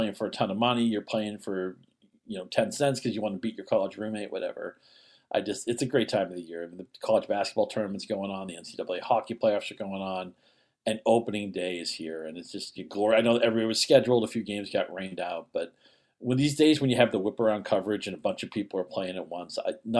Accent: Massachusetts, United States; I had to squeeze in my hometown draft. It's not hometown anymore, but the guys I grew up with, that was a Massachusetts draft.

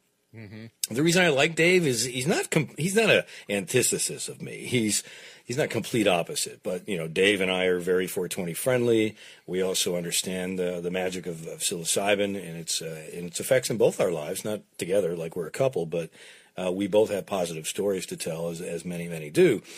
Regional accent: Canada; Like I'm French-Canadian, okay? But I'm not from France.

